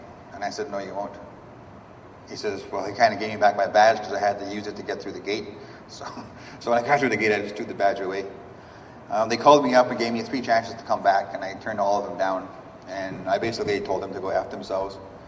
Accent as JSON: {"language": "English", "town": "Fort Chipewyan", "region": "Alberta", "country": "Canada", "said": "I'm from Fort Chip. Some call it the Ground Zero, it's a sacrifice zone. We're directly downstream from the tar sands, down the river."}